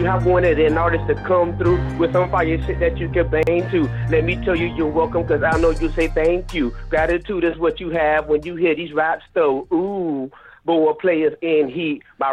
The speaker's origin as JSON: {"language": "English", "town": "Miami", "region": "Florida", "country": "United States", "lives_now": "Hong Kong, Hong Kong", "said": "I'm black. I'm from Miami, Florida, but I live in Hong Kong now."}